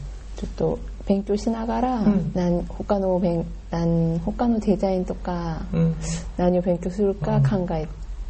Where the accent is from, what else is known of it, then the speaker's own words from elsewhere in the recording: Gyeonggi Province, South Korea; Japanese is a second language; 韓国の京畿道の、でございます。